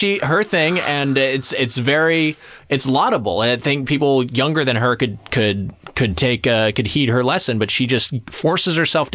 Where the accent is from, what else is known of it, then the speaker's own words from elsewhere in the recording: Lakewood, California, United States; I'm from Southern California. Oh. From Lakewood, California is where my parents' house was, and it's where I grew up, and then I went to school in Long Beach.